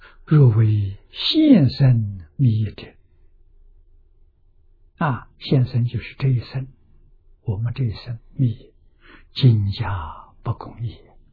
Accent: China; 我们中国人多半共出祖

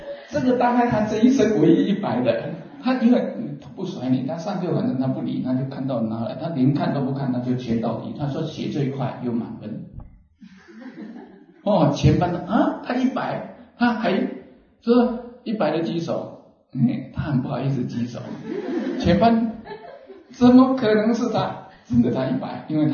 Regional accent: Taiwan; 以我们台湾人这撞这吸引那里

